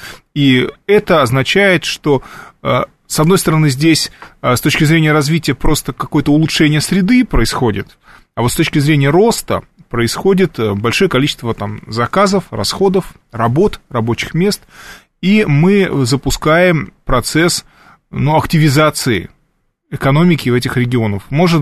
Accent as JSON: {"language": "Russian", "town": "Novosibirsk", "region": "Novosibirsk Oblast", "country": "Russia", "tie": "born or raised there", "said": "Я это знаю как уроженец Новосибирска"}